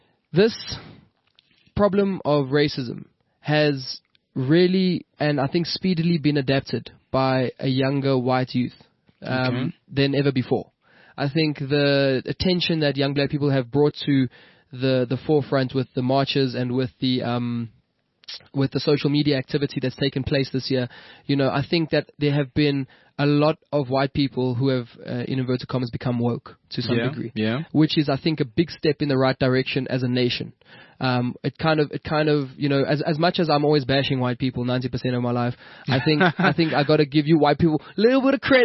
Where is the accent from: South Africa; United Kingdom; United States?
South Africa; Because it's like an example of us all being South African, but having nothing to do with each other when it comes to living space and socializing.